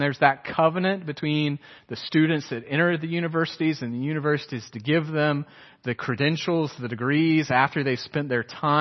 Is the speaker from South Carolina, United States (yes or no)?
yes; Beaufort, South Carolina, United States; when I left my hometown of Beaufort, where I'd been there for 18 years. My family was very solid and stable. I didn't have a military family that moved around.